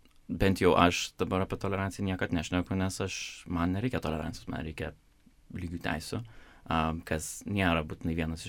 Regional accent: Kaunas, Kaunas County, Lithuania; also born or lived in Singapore; now in London, United Kingdom; Labai linksmas aspektas buvo Kaunas Pride, nes aš iš Kauno.

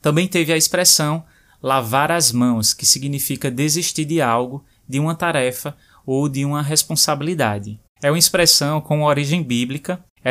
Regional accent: Brazil; eu falo como nós brasileiros somos realmente muito vaidosos e damos bastante importância para a aparência física

